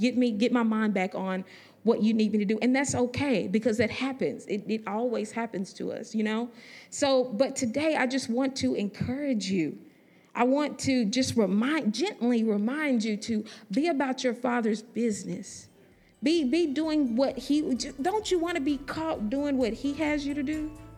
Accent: Huntsville, Texas, United States; now in Conroe, United States; I'm originally from Huntsville, but I've been living in Conroe.

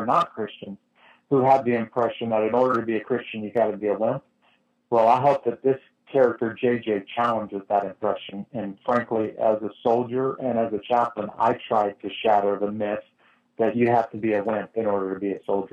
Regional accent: United States; Like everybody else, as a American citizen, I want to say thank you for their willingness to continue to fight this war 11 years into it

